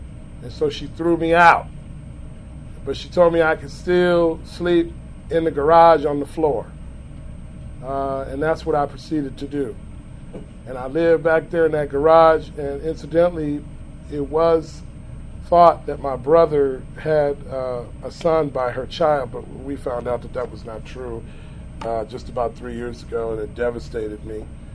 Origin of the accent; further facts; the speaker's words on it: Los Angeles, California, United States; And I had been involved in that community-based program for a long time, growing up in Watts.